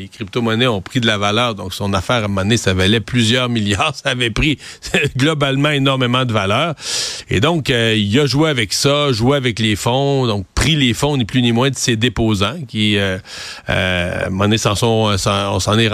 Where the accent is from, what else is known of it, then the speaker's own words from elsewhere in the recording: Canada; Parce que si on regarde chez nous, au Canada